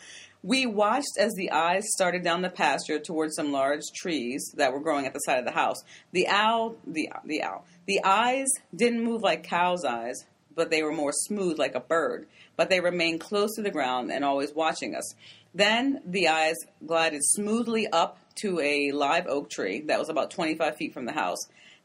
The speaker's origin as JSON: {"language": "English", "region": "Maryland", "country": "United States", "said": "This is one from the Gullah people, which I don't know that much about because, again, I'm from Maryland."}